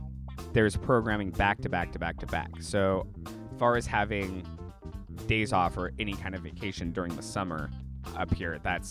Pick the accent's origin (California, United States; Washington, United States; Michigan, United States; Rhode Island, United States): California, United States; Sacramento; Yes, I'm from Sacramento.